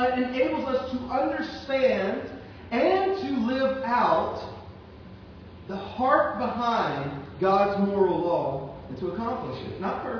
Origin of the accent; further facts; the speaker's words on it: Louisiana, United States; Hey, I'm from Louisiana. I know when my food is bland.